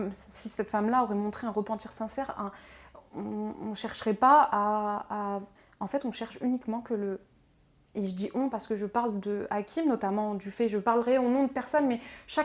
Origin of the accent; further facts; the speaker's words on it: Pantin, Île-de-France, France; tu habites juste à côté de. Parce que moi, je suis de Pantin, lui, d'Aubervilliers.